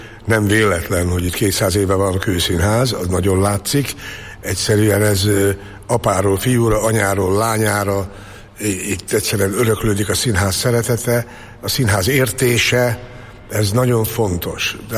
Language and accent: Hungarian; Békéscsaba, Békés, Hungary; born there; Ugye a szülővárosom Békés Csaba, ott is van színház.